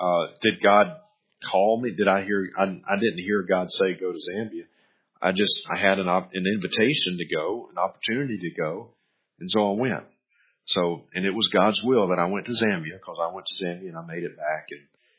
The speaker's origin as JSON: {"language": "English", "region": "Mississippi", "country": "United States", "tie": "born or raised there", "lives_now": "Montana, United States", "said": "Like when I was growing up in Mississippi, one of my best friends is a guy named Chad Stewart."}